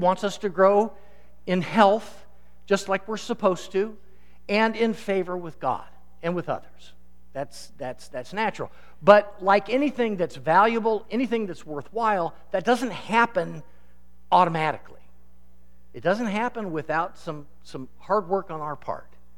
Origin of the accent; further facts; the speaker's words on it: Des Moines, Iowa, United States; I grew up watching cartoons on the Floppy Show in Des Moines when I was a kid.